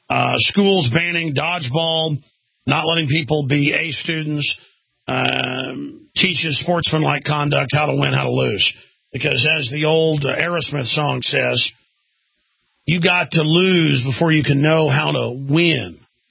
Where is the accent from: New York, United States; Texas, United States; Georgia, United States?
Texas, United States; Dallas; sitting there every Sunday and, of course, Monday nights with my parents growing up in Dallas, Texas, watching people like Roger Staubach play